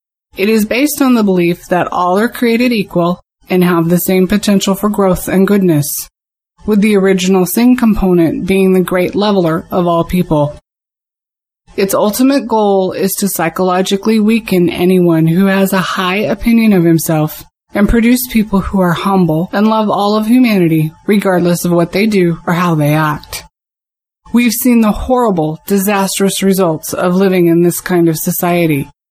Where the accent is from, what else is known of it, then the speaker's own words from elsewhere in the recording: Seattle, Washington, United States; from Seattle.